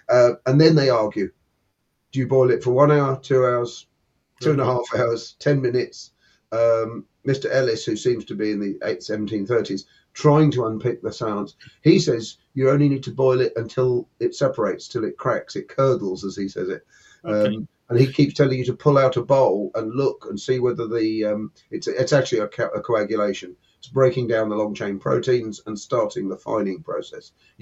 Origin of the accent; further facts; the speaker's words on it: East of England, United Kingdom; We grew up on the Suffolk Fens and learnt to scythe.